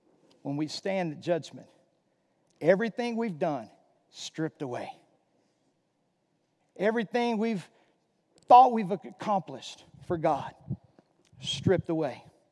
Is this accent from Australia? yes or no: no; Magnolia, Arkansas, United States; When I was about 20 years old in my hometown, in Magnolia, Arkansas.